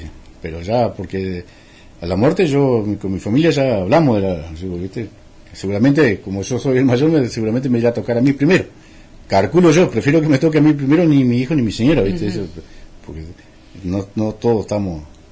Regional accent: Posadas, Misiones, Argentina; yo estudié en el colegio de Posada en los 6 años. Nací en Posada, hice todo

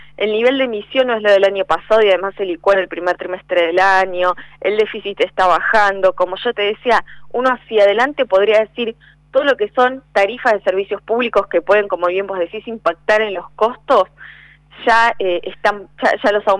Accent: Argentina

